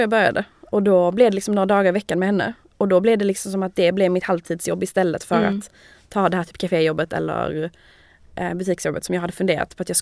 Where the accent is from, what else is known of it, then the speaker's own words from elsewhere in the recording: Malmö, Skåne, Sweden; moved away as an adult; now in Paris, France; Jag är från Malmö. Jag har bott i Paris i 2 år